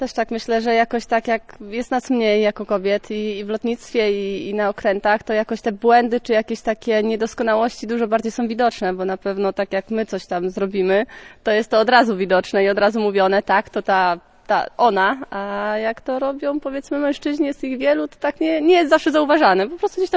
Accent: Pomeranian Voivodeship, Poland; bo pochodzę tu z Kaszub, niedaleko Siemierowic

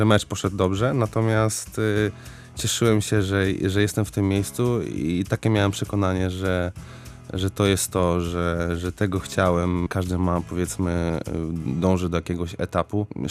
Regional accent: Pomeranian Voivodeship, Poland; my jesteśmy tutaj z Pomorza, z północy, więc mamy

